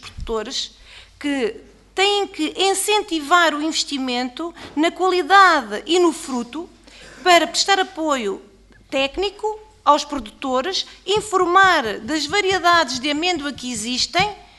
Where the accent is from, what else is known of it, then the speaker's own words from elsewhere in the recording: Bragança, Portugal; é do meu distrito, eu sou do distrito de Bragança